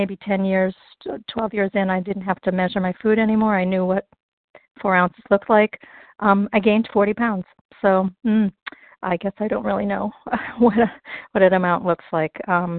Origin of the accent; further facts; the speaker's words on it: Massachusetts, United States; I'm from the Berkshires, Massachusetts.